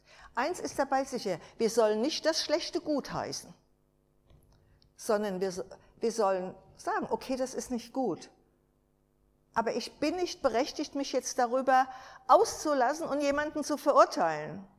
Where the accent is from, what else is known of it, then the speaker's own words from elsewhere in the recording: Gelnhausen, Hesse, Germany; Wisst ihr, Geschwister, wir kommen ja aus Gelnhausen.